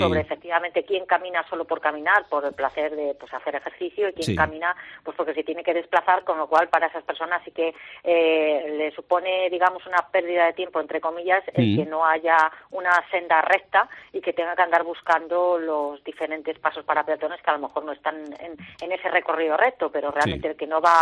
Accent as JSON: {"language": "Spanish", "town": "Salamanca", "region": "Castile and León", "country": "Spain", "tie": "born or raised there", "said": "pongo siempre el ejemplo de Salamanca, ¿no? Que es mi tierra."}